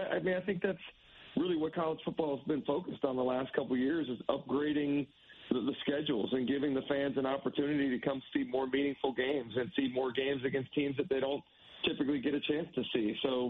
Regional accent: Gainesville, Florida, United States; I was a fan growing up in Gainesville, loving the Auburn series.

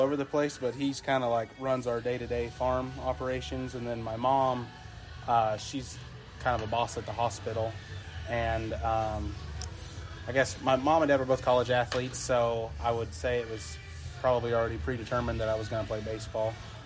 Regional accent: Kansas, United States; But I'm from Kansas, so Kansas is pretty cold normally too.

